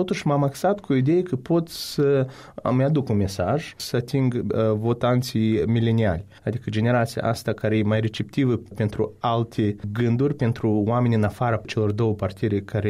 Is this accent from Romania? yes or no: no; Florida, United States; Eu sunt din Florida, din statul Florida, și atunci se putea de votat numai la Washington, la DC.